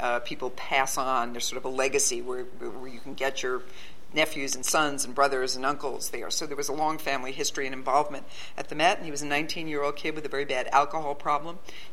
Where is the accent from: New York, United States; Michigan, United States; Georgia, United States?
New York, United States; New York City; I was then, as a young prosecutor, as a New Yorker, as a fan of the ballet and a longtime subscriber to events at the Metropolitan Opera House